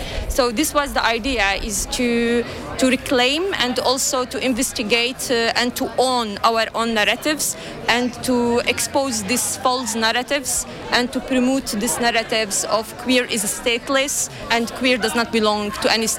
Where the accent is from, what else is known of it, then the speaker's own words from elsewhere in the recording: Jordan; English is a second language; and me, I come from Jordan.